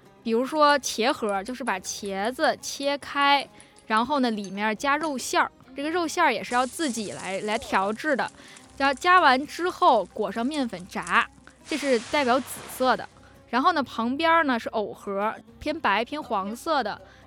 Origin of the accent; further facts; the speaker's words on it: Beijing, China; 因为在我家乡，我在北京嘛，我一直以为枸杞是搁在酒里跟人参一起泡着